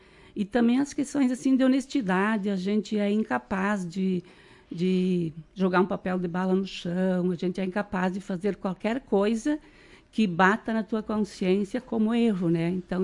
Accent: Marau, Rio Grande do Sul, Brazil; Eu sou natural de Marau, nasci aqui na comunidade de São Paulo da Cruz, nasci e me criei ali

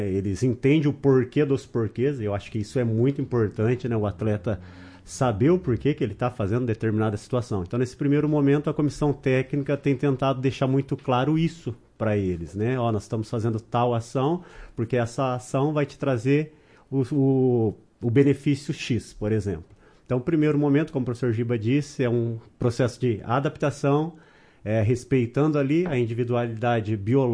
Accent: Paraná, Brazil; also born or lived in São Paulo; Na verdade, eu nasci em São Paulo, fui para o Paraná com 2 anos de idade, e aí agora estou vindo pela primeira vez para o Rio Grande do Sul, né?

